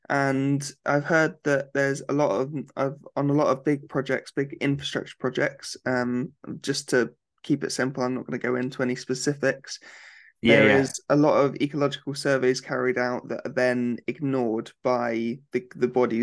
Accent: South East England, United Kingdom; I miss my red kites from my time growing up in Berkshire when I lived down here

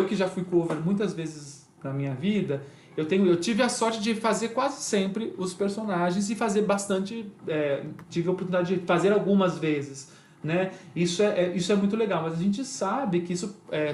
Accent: São Paulo, Brazil; now in Rio de Janeiro, Brazil; eu sou de São Paulo, mas eu moro no Rio, e então eu fazia a ponte aérea semanalmente.

